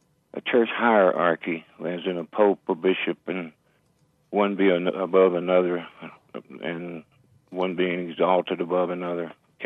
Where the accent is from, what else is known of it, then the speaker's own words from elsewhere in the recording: Houston, Texas, United States; now in Denver, United States; No, I'm from Houston, Texas.